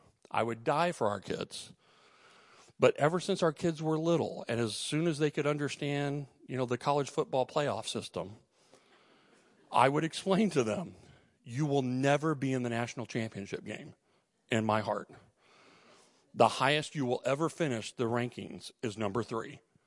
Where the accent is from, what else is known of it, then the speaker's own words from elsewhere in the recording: Dallas, Texas, United States; So we're from Dallas, and then for a short while, I was teaching in Southern California, so we moved to L.A.